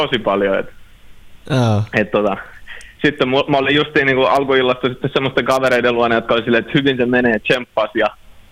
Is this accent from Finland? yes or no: yes; Vaasa, Ostrobothnia, Finland; now in Helsinki, Finland; vaikka mä oon Vaasasta lähtenyt, niin kuin mä oon aikaisemminkin sanonut, niin Vaasa on aina koti